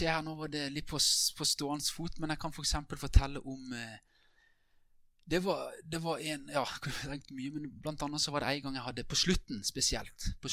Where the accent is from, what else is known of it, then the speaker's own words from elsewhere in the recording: Konsmo, Agder, Norway; bodde et år i Konsmo der jeg kommer fra, eller bodde et par år